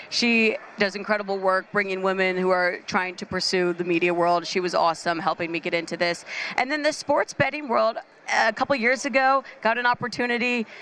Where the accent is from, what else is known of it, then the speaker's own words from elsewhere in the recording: Texas, United States; I'm from Texas. I love country